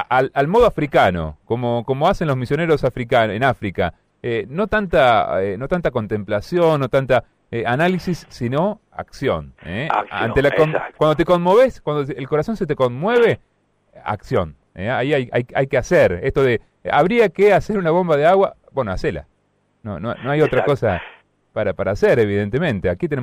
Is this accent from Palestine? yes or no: no; Argentina; yo también me pregunto como argentino